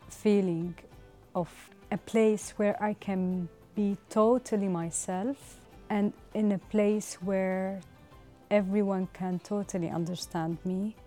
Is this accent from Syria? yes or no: yes; Syria; not everyone understands me when I say like I came from Syria.